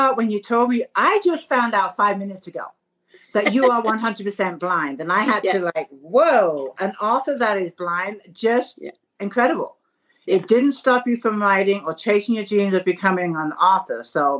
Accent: England, United Kingdom; accent: English; I have an accent too, because I'm from England. And it's not a thick accent.

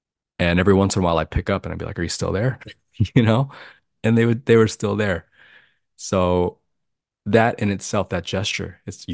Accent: Florida, United States; I was born and raised in Florida and experienced a lot of racism and bullying.

